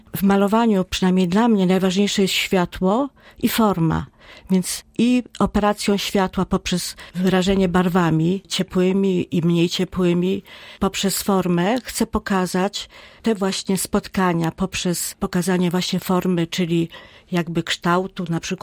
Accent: Rzeszów, Subcarpathian Voivodeship, Poland; z racji, że jestem rzeszowianką od urodzenia. Myślę, że Rzeszów nas potrzebuje

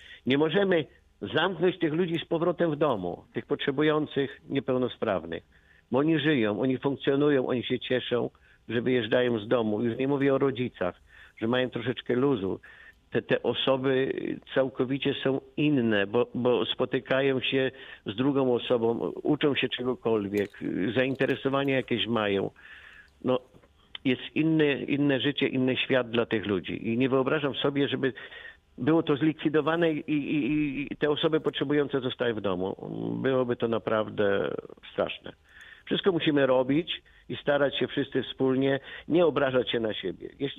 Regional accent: Rymanów, Subcarpathian Voivodeship, Poland; Ja pochodzę z gminy Rymanów

